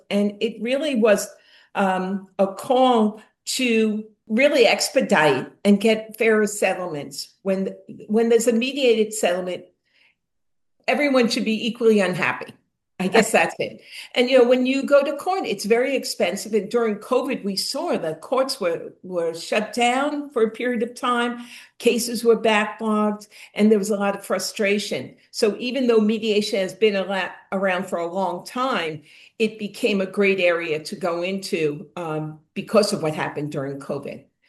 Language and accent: English; West Islip, New York, United States; I grew up on Long Island in West Islip is where I went to school. I was the youngest of five girls.